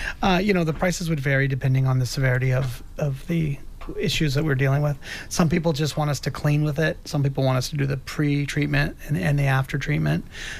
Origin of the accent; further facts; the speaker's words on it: West Coast, United States; I grew up on the West Coast where everybody out there, all the air is coming in off the water.